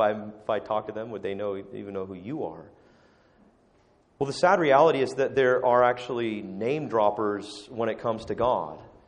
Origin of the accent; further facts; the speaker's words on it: California, United States; now in Canada; maybe you don't know I'm not from Canada originally. Maybe you can tell by the accent. I don't know. From Southern California